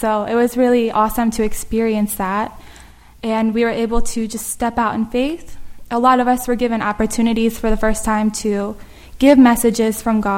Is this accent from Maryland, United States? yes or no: no; Lancaster, Pennsylvania, United States; I'm from Lancaster, Pennsylvania, and I grew up in Nottingham Missionary Baptist Church for 22 years.